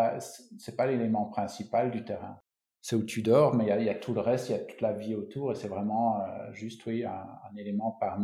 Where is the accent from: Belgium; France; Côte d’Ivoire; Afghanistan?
Belgium; je suis belge, on a de l'hiver, on a de la pluie, on supporte pas les grosses chaleurs, enfin la plupart des Belges ne les supportent pas